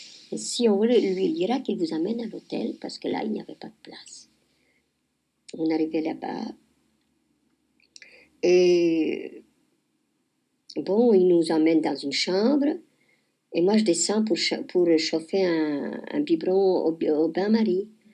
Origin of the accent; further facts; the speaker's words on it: Poland; Ils savaient qu'on est mari et femme, et qu'on est polonais d'origine.